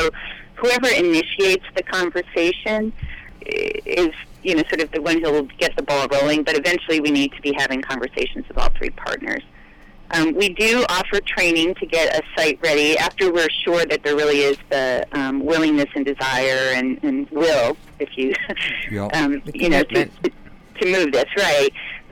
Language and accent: English; California, United States; I mean, I come from California.